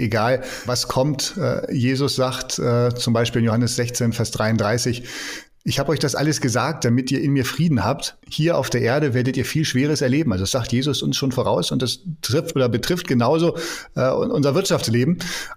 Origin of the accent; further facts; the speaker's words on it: Northern Germany, Germany; Genau, ich bin zwar hier als Norddeutscher, ne, in der Nähe eines großen Automobilkonzerns